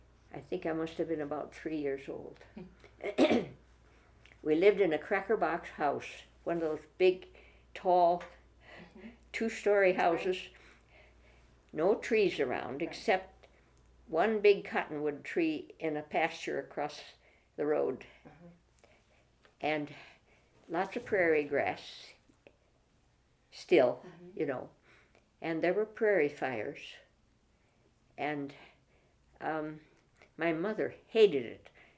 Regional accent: Stanton, Nebraska, United States; born there; I was born in Stanton, Nebraska, July 1st, 1913.

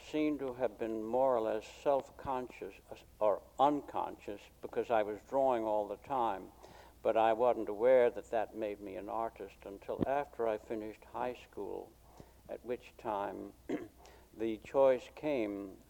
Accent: New York City, New York, United States; born there; I was born in Harlem at the time when the buildings, which are now slums, were still being built.

